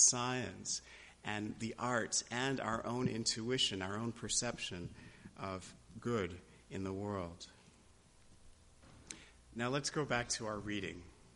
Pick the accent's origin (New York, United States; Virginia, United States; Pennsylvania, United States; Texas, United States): New York, United States; now in New England, United States; why I came to New England from New York in the first place.